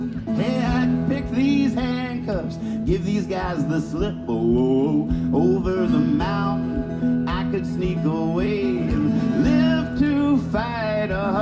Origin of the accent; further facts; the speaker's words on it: Staunton, Virginia, United States; Like I say, I'm from Stanton, Virginia.